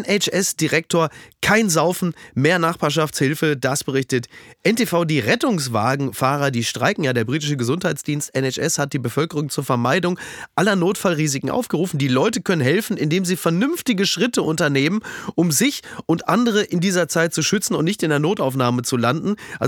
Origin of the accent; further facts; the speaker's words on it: Castrop-Rauxel, North Rhine-Westphalia, Germany; ich fahre morgen nach Castrop-Rauxel in meine Heimat